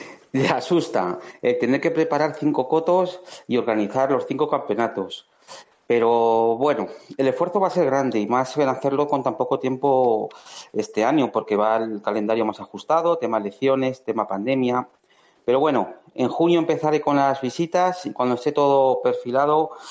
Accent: Quintanar de la Orden, Castilla-La Mancha, Spain; le he abierto en mi pueblo, en Quintanar de la Orden, todas las tardes

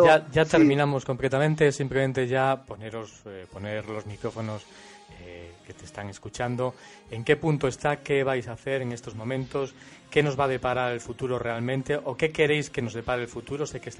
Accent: Spain; now in United Kingdom; como periodista europeo, español aquí en el Reino Unido

